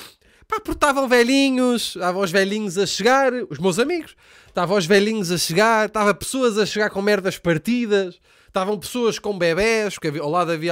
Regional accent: Viseu, Portugal; este puto também é lá da minha terra. Esse que é de Viseu.

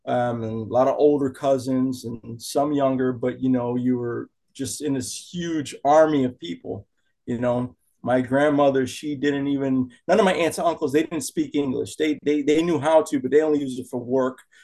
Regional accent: Chicago, Illinois, United States; Hummel Park is, I was born and raised. And where I lived, I'd say it was basically an area for the Puerto Rican community. And I'm a second generation Puerto Rican.

